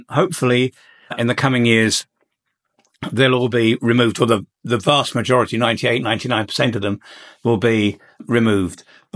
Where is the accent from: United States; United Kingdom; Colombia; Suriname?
United Kingdom; London; And for me, going back to my hometown of London now, I think I would be a little bit worried about crime.